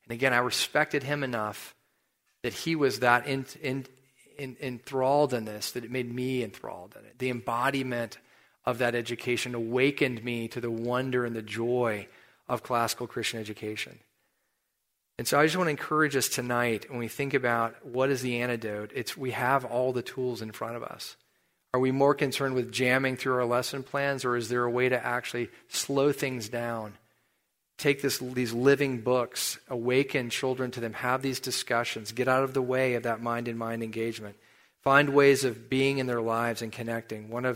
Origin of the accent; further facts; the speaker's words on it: United States; which was hard for me as an American teenager because it went against everything I was comfortable with.